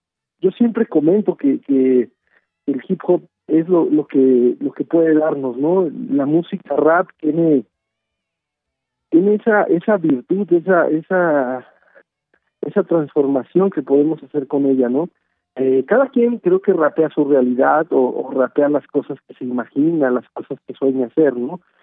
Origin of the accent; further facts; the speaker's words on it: Mexico; Lo que está más de moda ahora en mi país, México, es eso, ¿no?